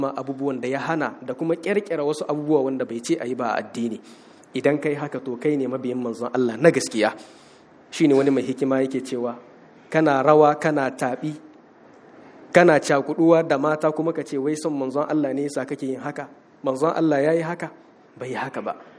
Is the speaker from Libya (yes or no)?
no; Niger; اللهم أنزل أمنك وسلامتك في بلدنا النيجر